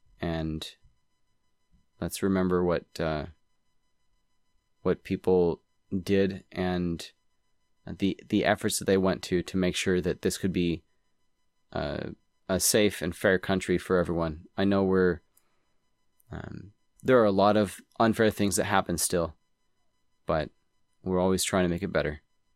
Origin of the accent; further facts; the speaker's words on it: Texas, United States; I grew up in Texas, so Juneteenth was always a thing.